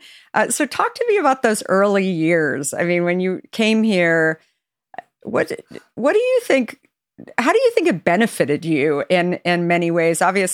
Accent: New York, United States; when I moved to Silicon Valley, I came from New York.

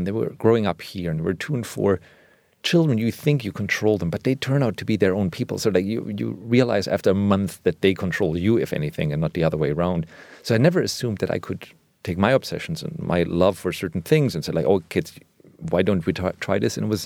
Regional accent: Germany; even though I grew up in Germany.

